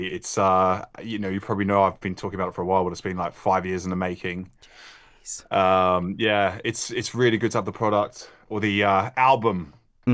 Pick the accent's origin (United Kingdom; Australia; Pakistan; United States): Australia; Adelaide, South Australia; I'm from Adelaide in Australia, which not many people know of as a city in Australia, but it's where I was born.